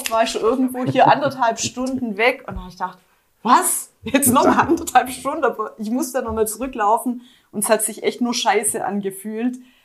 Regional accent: Backnang, Baden-Württemberg, Germany; also born or lived in Stuttgart; Ganz ursprünglich komme ich aus Backnang.

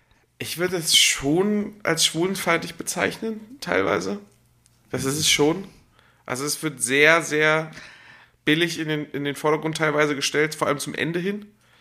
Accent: Hamburg, Germany; wenn ich reden höre, ne, wohne ich wieder in meiner Heimat.

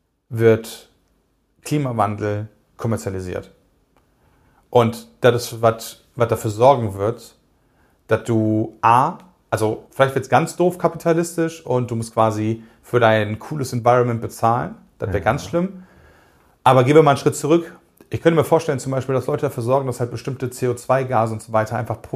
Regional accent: Cologne, North Rhine-Westphalia, Germany; ich bin Kölner, ja, du bist Düsseldorfer.

